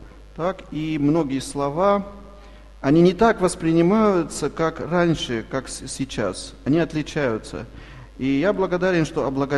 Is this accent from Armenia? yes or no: yes; Armenia; born there; first language Armenian; Russian is a second language; Я армянин, родился в Армении, мой родной язык армянский. И я высшее образование получил на армянском языке